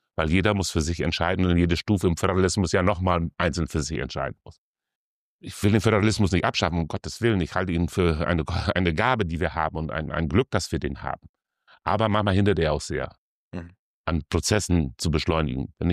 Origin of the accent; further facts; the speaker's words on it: Lower Saxony, Germany; gerade als Südoldenburger, muss ich sagen, komme ich aus dem Oldenburger Münsterland, bezeichnen wir das, das sind die Landkreise Kloppenburg und Vechta.